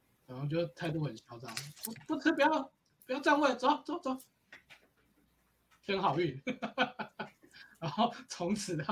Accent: Taiwan; 我们台湾人就是没有水准啊，没有文化啊

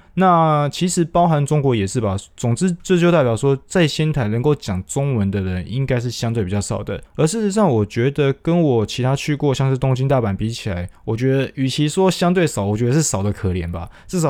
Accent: Yilan County, Taiwan; now in Taipei, Taiwan; 他也是在台北工作，就我们都是宜兰人这样。

